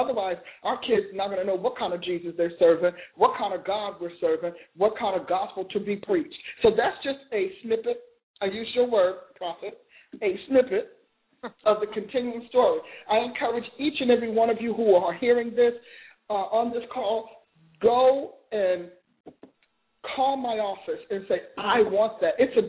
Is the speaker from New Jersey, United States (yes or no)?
yes; New Jersey, United States; I was born in Jersey and grew up in New Jersey.